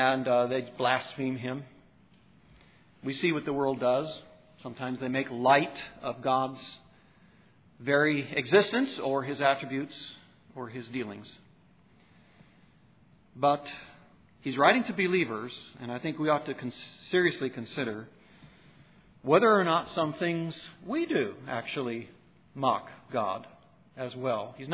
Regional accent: Wisconsin, United States; born there; I was born in Wisconsin, but I understand you can't leave those cows any day on their own.

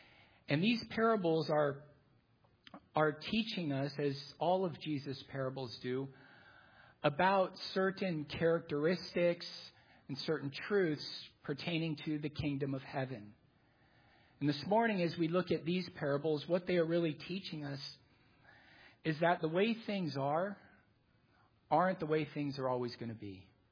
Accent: Laguna Niguel, California, United States; I grew up in Laguna Niguel. I've lived here. I came here to Laguna Niguel as I was entering the fourth grade in 1977.

